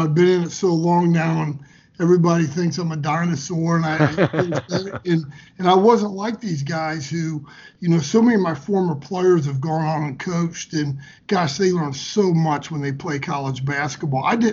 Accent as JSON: {"language": "English", "town": "Troy", "region": "Ohio", "country": "United States", "tie": "born or raised there", "said": "growing up in Troy, Ohio, grew up, had 2 older brothers, played a lot of basketball in the driveway, lived right outside of Troy, Ohio, went to Miami East High School"}